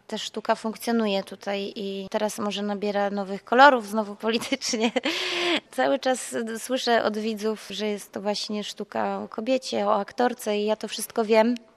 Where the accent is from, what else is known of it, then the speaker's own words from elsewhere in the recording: Bielsko-Biała, Silesian Voivodeship, Poland; ze względu na to, że pochodzę z Bielska-Białej